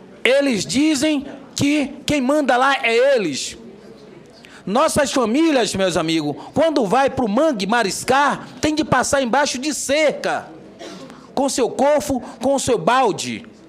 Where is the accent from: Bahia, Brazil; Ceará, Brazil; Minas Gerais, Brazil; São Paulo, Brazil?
Bahia, Brazil; Santiago do Iguape; Eu sou um cachoeirano, sou de Santiago do Iguape, distrito de Cachoeira. Cachoeira, Bahia, que muitos aqui não conhecem.